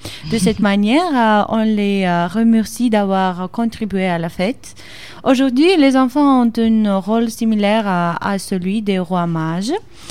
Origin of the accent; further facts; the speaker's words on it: Georgia; French is a second language; now in France; Ouais, je viens de Géorgie.